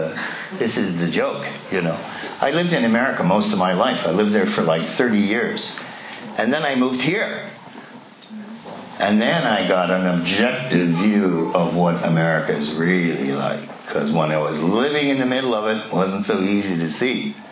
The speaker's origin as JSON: {"language": "English", "country": "Ireland", "said": "I identify, I'm Irish."}